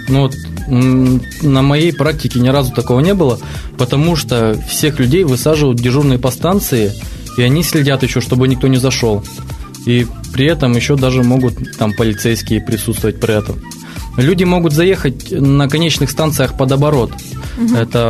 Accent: Nizhny Novgorod Oblast, Russia; now in Moscow, Russia; Я из Нижегородской области.

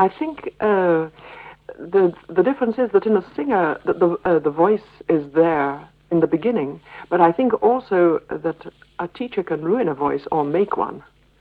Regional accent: North West England, United Kingdom; accent: Lancashire; My Lancashire accent protruding, I know.

